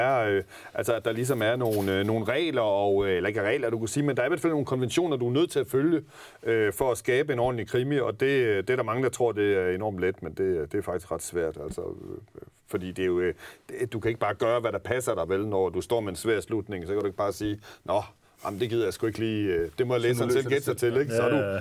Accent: Copenhagen, Capital Region of Denmark, Denmark; der trækker jeg jo på mine egne erfaringer som københavner

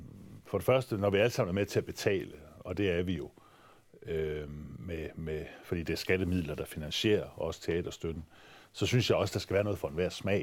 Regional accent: Mors, North Denmark Region, Denmark; der hvor jeg er født og opvokset på Mors på det tidspunkt

